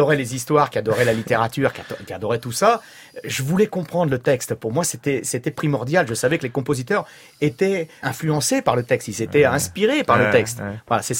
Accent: France; first language Sicilian; moi, ma première langue, c'est le sicilien. Puisque à la maison, tout le monde était sicilien, on parlait sicilien. Moi, je suis arrivé à la maternelle, je parlais presque pas français. J'ai appris le français à la maternelle.

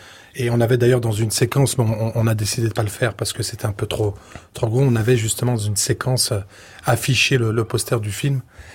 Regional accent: France; je suis français totalement. Et par mon accent et par mes origines et mon passeport

